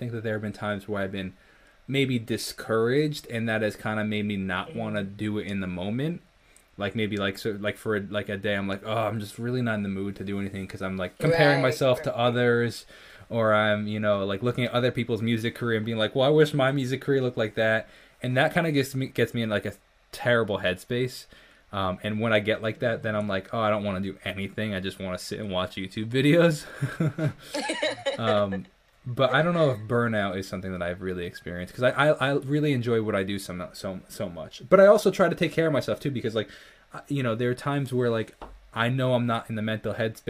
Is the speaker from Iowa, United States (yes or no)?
no; Long Island, New York, United States; Born and raised in New York, Long Island, New York.